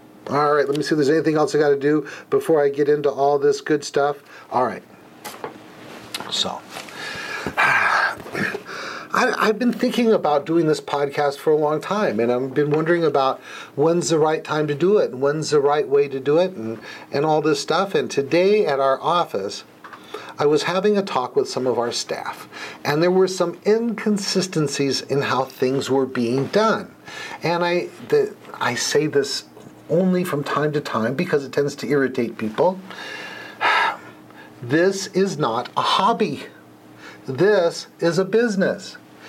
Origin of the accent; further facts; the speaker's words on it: Los Angeles, California, United States; And I grew up in Los Angeles and was a product of the Los Angeles City school system. And the truth is, it wasn't that great.